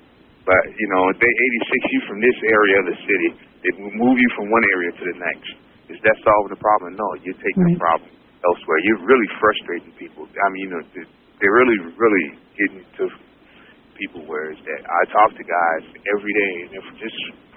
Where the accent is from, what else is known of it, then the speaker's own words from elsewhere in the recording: Portland, Oregon, United States; I'm from the St. Francis area.